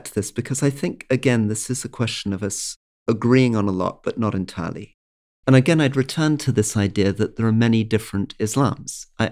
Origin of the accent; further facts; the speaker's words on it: Malaysia; also born or lived in Indonesia / Bosnia / Afghanistan / Iraq; I grew up partially in Malaysia, I lived in Indonesia, I lived in Bosnia, I lived in Afghanistan, I lived in Iraq